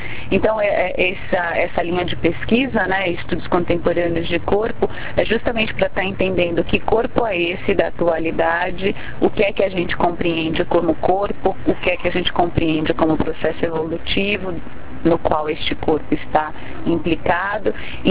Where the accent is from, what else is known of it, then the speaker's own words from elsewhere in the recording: São Paulo, Brazil; na minha época não existia faculdade de dança em São Paulo, da onde eu sou, que é minha cidade natal